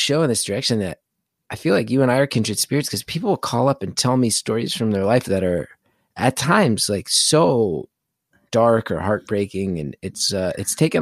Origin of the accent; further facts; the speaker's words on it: New Jersey, United States; growing up in Jersey and an anger